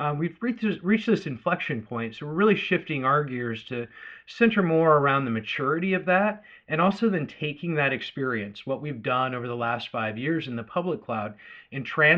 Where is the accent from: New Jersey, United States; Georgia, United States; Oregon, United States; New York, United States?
Oregon, United States; also born or lived in Chicago; I grew up in Oregon and transplanted to Chicago along with my previous employer, Symantec, and was out there running a Symantec business for about 10 years.